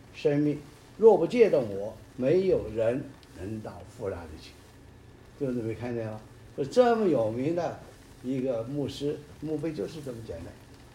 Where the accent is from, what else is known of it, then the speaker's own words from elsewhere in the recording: China; 我们中国人很忌讳这个，